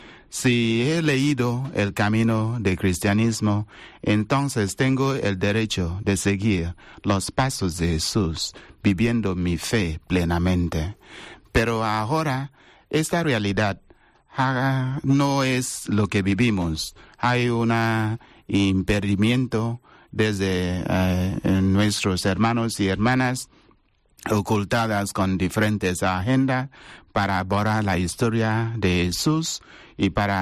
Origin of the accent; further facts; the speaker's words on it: Nigeria; Spanish is a second language; Soy padre de Nigeria.